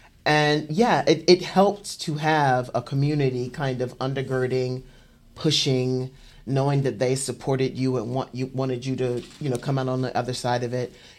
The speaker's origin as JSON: {"language": "English", "town": "Augusta", "region": "Georgia", "country": "United States", "lives_now": "Atlanta, United States", "said": "Well, I'm from Augusta, Georgia. And I hopscotched across the globe from the Southeast to the Midwest and back to the Southeast, landing here in Atlanta."}